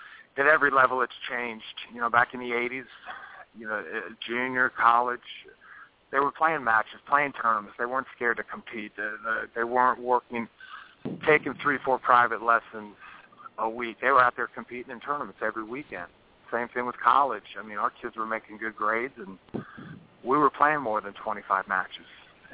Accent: Clemson, South Carolina, United States; I wouldn't have gotten in this profession, you know, if it wasn't for growing up in Clemson and being in your tennis excellence program

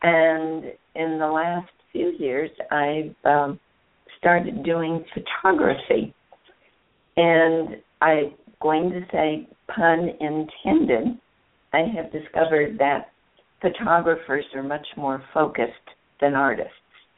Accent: East Coast, United States; also born or lived in California / Asia; I'm originally from the East Coast. I went to college in California. I got married, went back to the East Coast, came back to California, and then I moved to Asia for 5.5 years.

